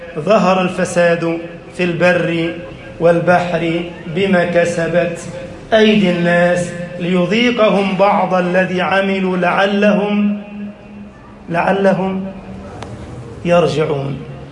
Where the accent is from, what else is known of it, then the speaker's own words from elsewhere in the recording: Egypt; اللهم اجعل بلدنا مصر أمنا أمانا